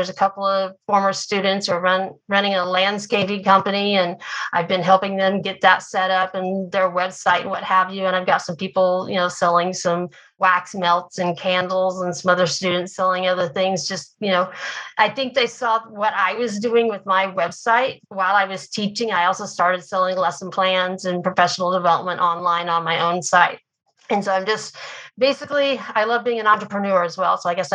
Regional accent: Oklahoma, United States; I grew up in Oklahoma. I live here in Oklahoma now.

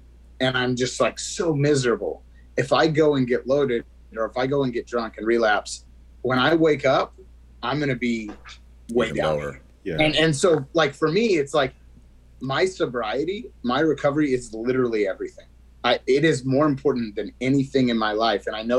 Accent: Texas, United States; I grew up in West Texas. Football was everything.

